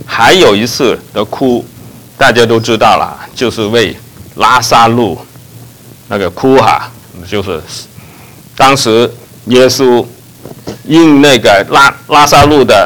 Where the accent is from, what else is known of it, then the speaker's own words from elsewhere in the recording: China; 我们中国人一提起我们的历史，我们就说唐太宗，是吧？